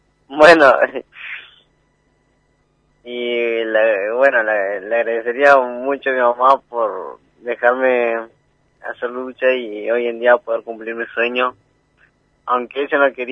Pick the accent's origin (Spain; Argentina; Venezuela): Argentina; Corcovado, Chubut; que Corcovado esté lo más alto, tanto como Chubut, Argentina